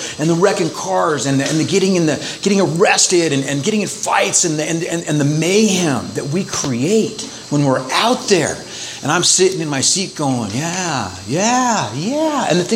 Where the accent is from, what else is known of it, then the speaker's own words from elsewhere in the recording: La Crescenta, California, United States; I grew up in La Crescenta. I actually live in the town that I grew up in, where I partied and got loaded in, did all my damage, created all the wreckage that I did when I was out there.